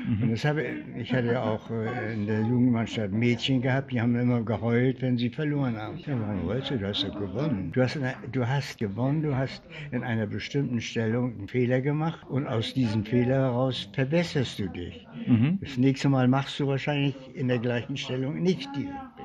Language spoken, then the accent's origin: German; Kaliningrad, Kaliningrad Oblast, Russia; Ja, ich bin Jahrgang 33 und ich komme aus Königsberg, Kaliningrad.